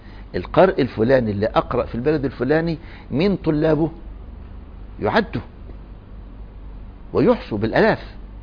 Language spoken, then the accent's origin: Arabic; Egypt; غير عندنا في مصر، أذكر إحنا كنا في الكتاب وإحنا أطفال، بيعودك على اللسان من أول ما تبدأ الحفظ.